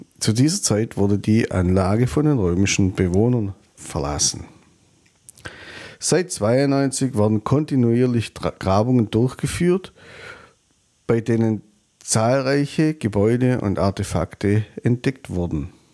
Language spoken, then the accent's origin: German; Baden-Württemberg, Germany; born or raised there